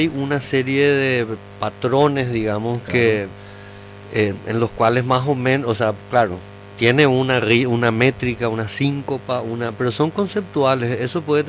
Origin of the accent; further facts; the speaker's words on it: Paraguay; Nosotros tenemos que tocar como paraguayos para que en Inglaterra les interese.